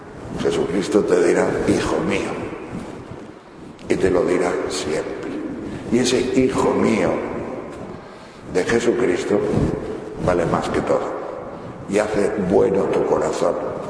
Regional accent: Castile and León, Spain; me acordaba de gente de mi pueblo, yo soy de la provincia de León, de allá del norte, de las montañas de León

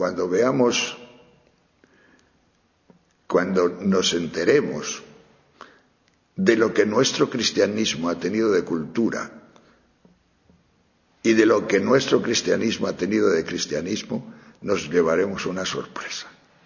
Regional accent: Castile and León, Spain; also born or lived in Germany; Y las Navidades para mí eran guapísimas, eran chulas en mi pueblo, aquellos villancicos, el frío, la nieve que solía ver. Estoy hablando de las montañas de León.

